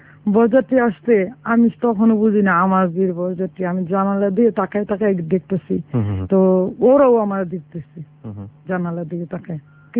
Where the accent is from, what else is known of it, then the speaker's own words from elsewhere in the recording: Dhaka, Dhaka Division, Bangladesh; ঢাকা মহাখালীতে আমরা থাকতাম।